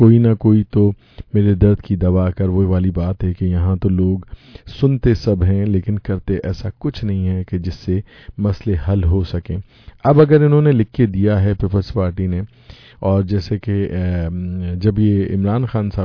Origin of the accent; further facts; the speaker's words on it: Sindh, Pakistan; born there; میں خود بیسیکلی سندھ میں پیدا ہوا ہوں